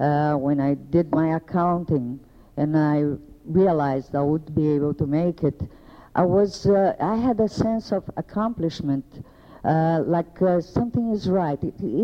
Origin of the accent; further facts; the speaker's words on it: Brazil; because I am from Brazil, and I have some particulars that belong to me.